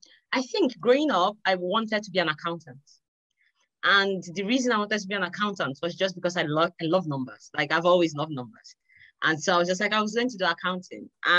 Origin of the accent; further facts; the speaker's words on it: Nigeria; because it's Nigeria, you know, growing up in Nigeria, you just choose something that is more responsible.